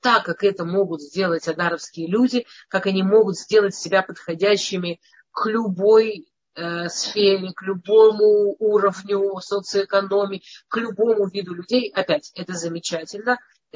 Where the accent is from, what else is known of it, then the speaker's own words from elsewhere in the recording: Moscow, Russia; accent: Moscow Russian; я из Москвы в детстве, и мы говорили на нормальном, я не знаю, какой у меня сейчас русский прононс, поэтому я, но в детстве я точно говорила на обычном классическом московском русском языке.